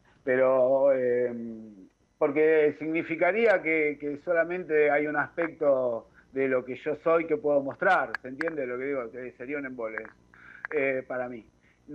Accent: Carmen de Areco, Buenos Aires Province, Argentina; allá en el pueblo donde soy natal, Carmen de Areco.

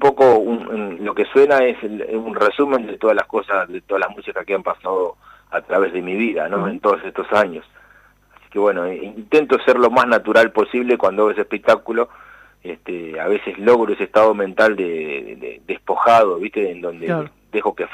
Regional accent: Argentina; Como ser argentino y como ser músico argentino, digamos, ¿no?

